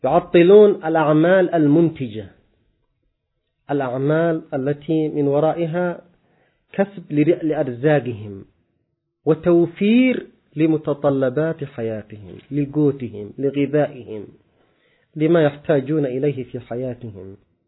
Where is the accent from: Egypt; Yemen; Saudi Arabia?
Yemen; عندنا في اليمن يستوردون حتى الثوم من الصين